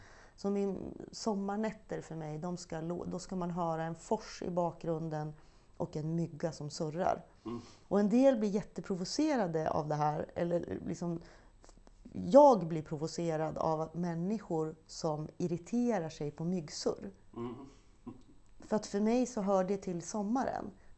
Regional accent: Västernorrland County, Sweden; det slår mig ganska ofta att de flesta av mina barn, min barndom, den är i Ångermanland.

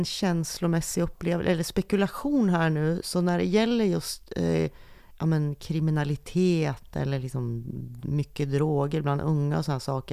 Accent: Sundsvall, Västernorrland County, Sweden; alltså jag pratar just nu så hör man ju att jag kommer från Sundsvall

